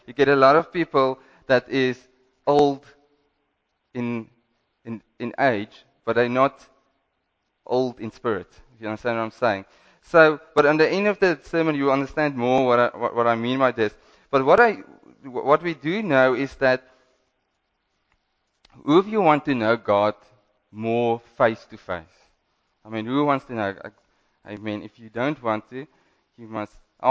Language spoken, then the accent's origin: English; Western Cape, South Africa; I'm from the Cape